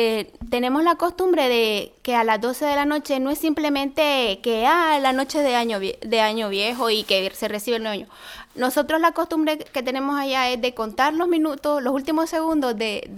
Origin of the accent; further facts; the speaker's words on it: Nicaragua; Sí, soy de Nicaragua.